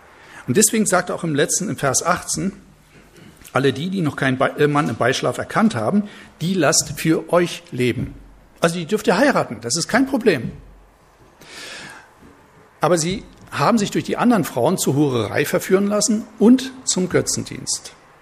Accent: Coswig, Germany; Also, ich komme aus Coswig. Coswig hat nicht so viele Einwohner, wie hier Männer starben.

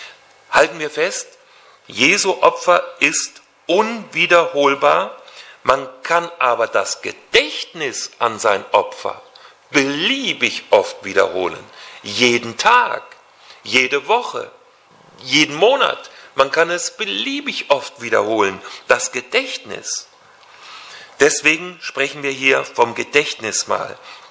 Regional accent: Hesse, Germany; nicht weit weg von meinem Heimatort, wo ich groß geworden bin, getroffen, in Marburg an der Lahn.

